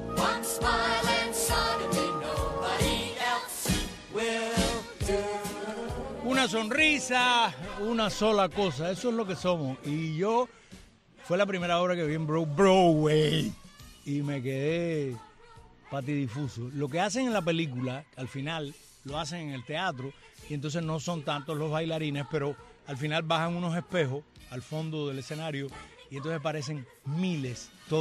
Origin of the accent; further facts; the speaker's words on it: Cuba; somos, de todas maneras, todos somos cubanos.